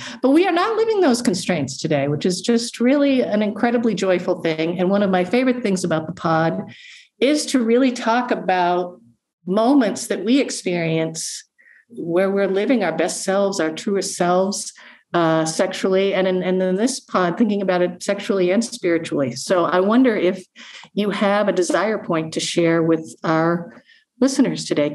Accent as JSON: {"language": "English", "country": "Ireland", "said": "I'm Irish."}